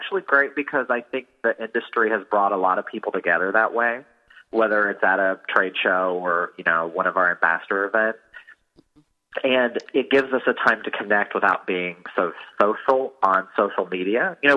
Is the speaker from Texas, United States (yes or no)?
no; Virginia, United States; born there; now in New York City, United States; I was. I was born in Southwest Virginia.